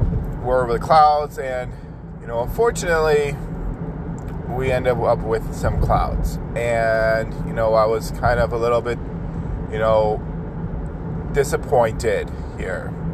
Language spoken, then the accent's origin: English; Buffalo, New York, United States; Started in Mexico and went through my hometown of Buffalo, and it was a once in a lifetime opportunity.